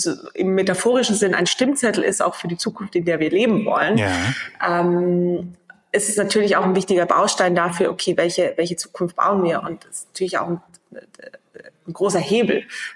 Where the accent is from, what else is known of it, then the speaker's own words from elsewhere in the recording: Trentino-Alto Adige, Italy; now in Munich, Germany; Ich fange mal chronologisch an. Ich komme ursprünglich aus Südtirol, aus einem sehr kleinen Dorf. Okay. Und dann hat es mich aber fürs Studium in die weitere Welt verschlagen.